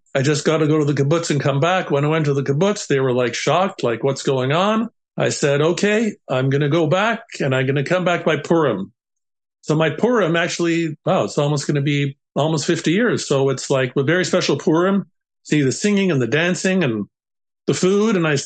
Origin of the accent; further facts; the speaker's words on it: Toronto, Ontario, Canada; moved away as an adult; Okay, I grew up in Toronto, Canada. I had a conservative background. I went to Israel at the age of 19.